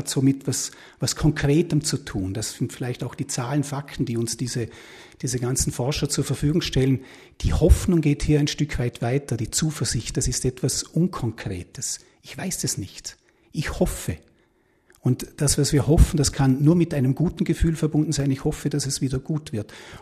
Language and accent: German; Vorarlberg, Austria; jetzt ist es den Knurk, würde ich als Vorarlberger sagen.